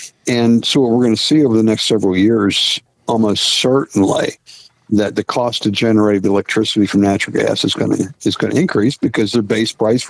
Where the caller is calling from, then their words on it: Florida, United States; I'm calling you from Florida right now.